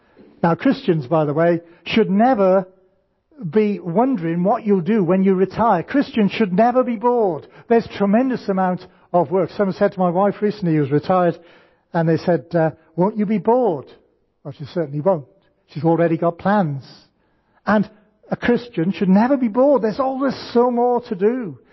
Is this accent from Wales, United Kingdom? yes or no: yes; Cardiff, Wales, United Kingdom; And surprise, surprise, I'm from Cardiff.